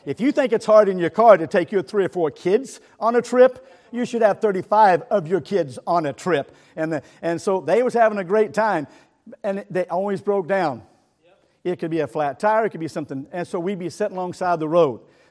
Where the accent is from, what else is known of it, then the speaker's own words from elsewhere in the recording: Missouri, United States; So that's because I came from Missouri, and we have a lot to say.